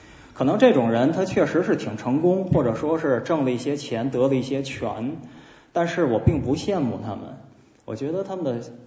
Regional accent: Tianjin, China; accent: Tianjin; 用我们天津话讲不着调

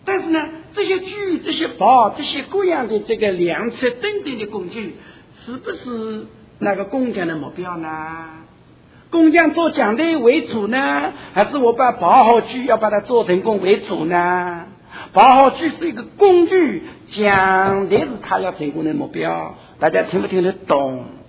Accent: China; 比方很简单的，我们中国人的传统，也不知道美国的传统怎么样，我不清楚。

